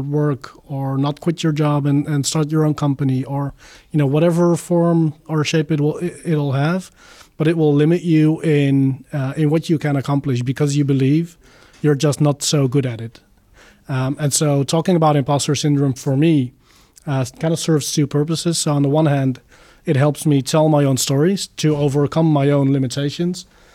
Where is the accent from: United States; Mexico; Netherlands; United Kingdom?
Netherlands; North Brabant; English is a second language; I am from the Netherlands. I live in the region of Eindhoven.